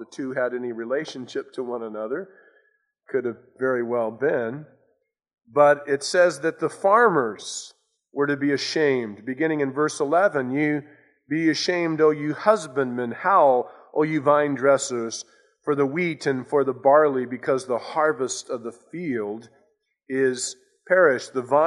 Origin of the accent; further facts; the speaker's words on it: California, United States; Now, of course, growing up in Southern California, perhaps you have too, you know, we haven't really experienced this kind of a thing.